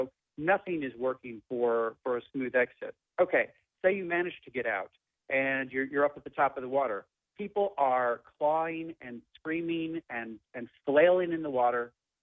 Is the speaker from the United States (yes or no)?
yes; St. Louis, Missouri, United States; also born or lived in Chicago; I grew up in St. Louis, lived and worked in Chicago for about 7 or 8 years with the Wall Street Journal